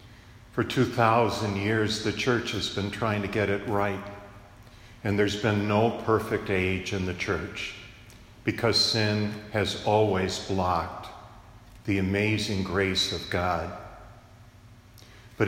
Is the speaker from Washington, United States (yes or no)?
no; Syracuse, New York, United States; That's not what I grew up with in Syracuse, New York, with my diocesan priest.